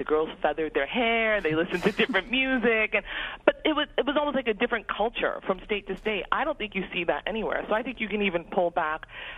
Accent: New York City, New York, United States; I'm born and raised in New York, and I'm in my 40s now. And I definitely remember I grew up between the Upper West Side, the South Bronx, and later Brooklyn.

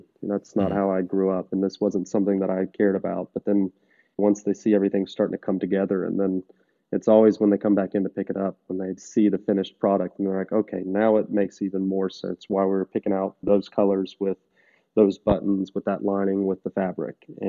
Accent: Nashville, Tennessee, United States; Just because I was from Nashville, born and raised

